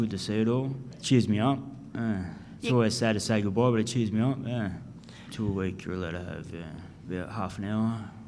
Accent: Marlo, Victoria, Australia; And I grew up in Marlow, actually, so yeah, that's further again, near the coast, right on the coast. Well, the Snowy River meets the ocean, Gunai country

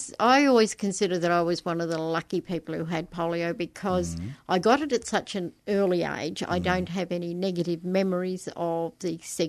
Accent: Yarraville, Victoria, Australia; We came from Yarraville originally.

